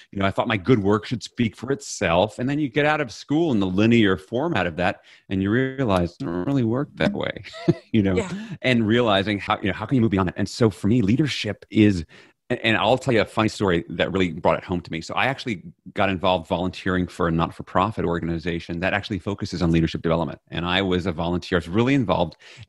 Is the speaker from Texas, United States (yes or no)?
yes; Texas, United States; I'm from Texas, or you know, like